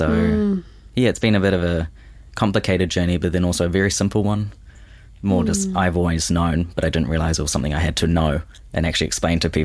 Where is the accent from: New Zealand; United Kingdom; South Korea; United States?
New Zealand; Auckland; So born and raised in Auckland. My parents are both English, London, Surrey, as far as I know. My family's kind of in Hamilton as well as in mainly out east in Auckland.